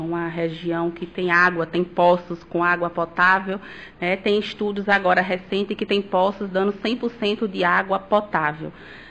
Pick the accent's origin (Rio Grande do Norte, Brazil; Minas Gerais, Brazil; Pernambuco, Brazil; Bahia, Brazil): Bahia, Brazil; Umburanas; moved away as an adult; also born or lived in Feira de Santana; quando eu saí de Umburanas para estudar em 2008, não tinha nenhum curso de enfermagem, nem em Jacobina, nem nas cidades vizinhas.